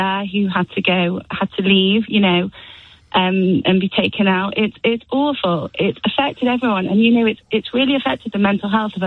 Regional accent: Manchester, North West England, United Kingdom; You know, I'm from Manchester and, you know, I was affected by what happened with the attack

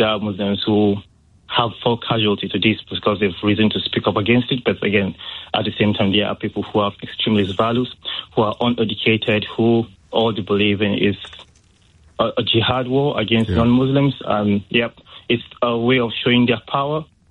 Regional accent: Northern Nigeria, Nigeria; now in United Kingdom; I myself just recently moved to the UK in 2022, and I am from the Christian minority in Nigeria, from the northern part.

